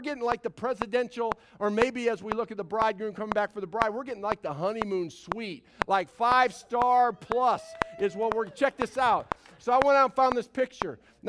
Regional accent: Illinois, United States; because I grew up in Illinois, and it's just cold in Illinois.

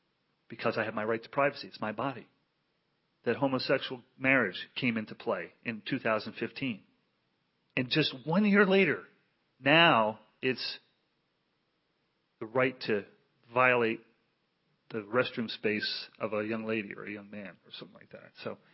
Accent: New Jersey, United States; when I grew up in New Jersey, just 7 miles west of New York City, those were the things you didn't talk about in polite company.

